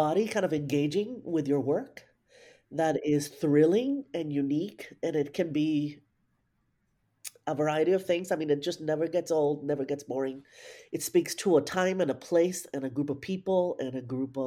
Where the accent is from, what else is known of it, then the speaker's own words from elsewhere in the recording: Puerto Rico; And I grew up in Puerto Rico